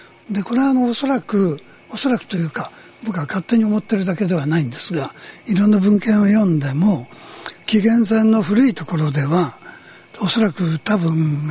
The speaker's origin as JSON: {"language": "Japanese", "region": "Tokyo", "country": "Japan", "tie": "born there", "also_born_or_lived": "Kyoto", "said": "東京で生まれて、京都で過ごし、"}